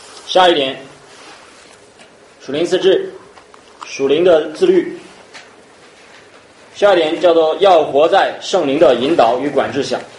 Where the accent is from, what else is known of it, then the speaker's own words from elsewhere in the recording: China; 等候神不是说就是我们中国人想的啊